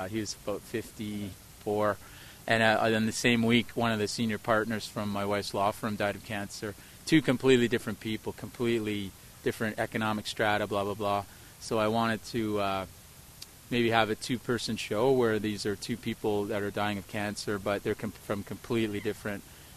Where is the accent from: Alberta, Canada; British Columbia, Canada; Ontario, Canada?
Ontario, Canada; St. Catharines; We had one Catholic high school in the town. I grew up in St. Catharines, Ontario, and I was an altar boy, the whole thing.